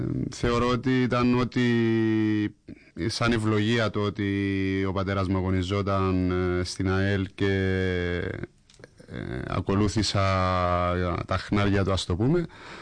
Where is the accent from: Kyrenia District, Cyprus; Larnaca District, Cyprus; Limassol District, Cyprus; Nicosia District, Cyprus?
Limassol District, Cyprus; Limassol; Απλά ήθελα να επιστρέψω πίσω στη Λεμεσό, να κλείσω την καριέρα μου εκεί που ξεκίνησα, εκεί που μεγάλωσα.